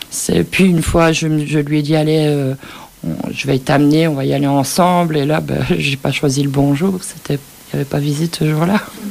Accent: Charleroi, Wallonia, Belgium; Moi, je suis de Charleroi.

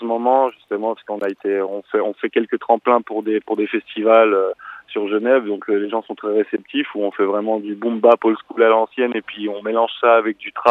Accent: Lyon, Auvergne-Rhône-Alpes, France; now in Switzerland; originaire de Lyon à la base, je suis français, mais avec la double nationalité

